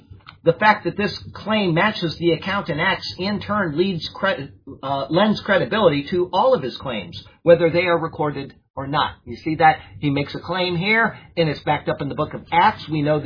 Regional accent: Sarasota, Florida, United States; that's me growing up in Sarasota, Florida, and seeing people and whatever.

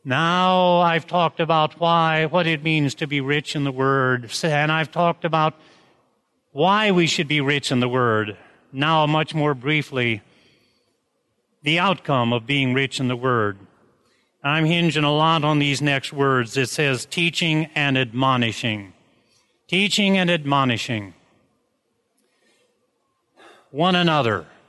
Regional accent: Iowa, United States; I grew up in Northeast Iowa in a small farming community, and in those days there was a farmstead about every quarter or half a mile.

